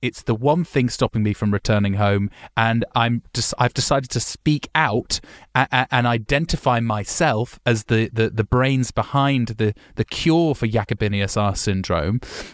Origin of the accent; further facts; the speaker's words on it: United Kingdom; my heart can't help but yearn for the opportunity to deliver such happiness and joy in my home country of Great Britain. All I want to do is return to Great Britain